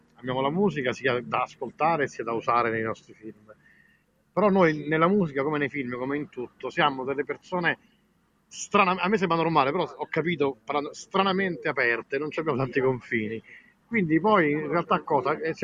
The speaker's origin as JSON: {"language": "Italian", "town": "Rome", "region": "Lazio", "country": "Italy", "said": "noi siamo andati a Napoli, siamo di Roma, siamo andati a Napoli, la conoscevamo"}